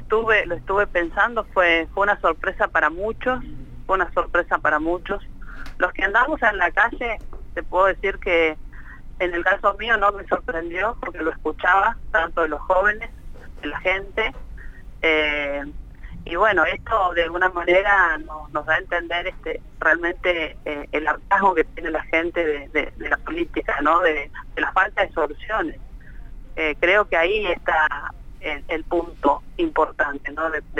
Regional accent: Argentina; le hace falta el respeto que nos merecemos como argentinos y argentinas

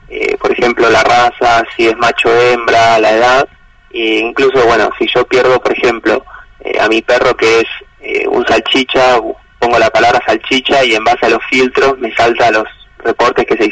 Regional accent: La Plata, Buenos Aires Province, Argentina; En La Plata.

